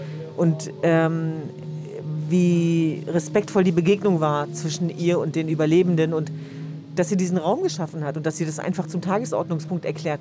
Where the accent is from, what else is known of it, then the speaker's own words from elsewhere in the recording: Hanover, Lower Saxony, Germany; born there; now in Berlin, Germany; Also ich bin ja gebürtige Hannoveranerin, aber das sind meine Wurzeln. Aber Berlin ist wirklich zu einer Heimat geworden.